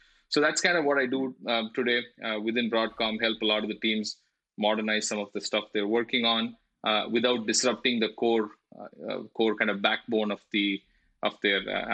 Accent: Chennai, Tamil Nadu, India; moved away as an adult; now in United States; I was born in Chennai in the south of India. So I grew up there. And then I moved here for grad school.

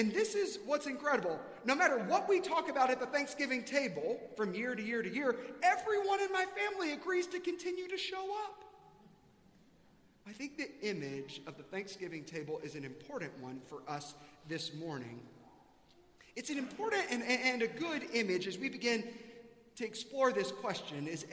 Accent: South Carolina, United States; I grew up in South Carolina, and this is what I know.

